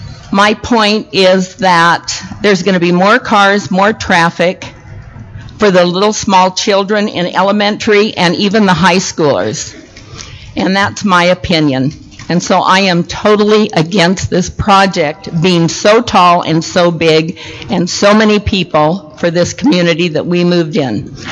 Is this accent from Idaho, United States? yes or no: yes; Idaho, United States; now in Cedar Hills, United States; We found another job in Utah. We came from Idaho.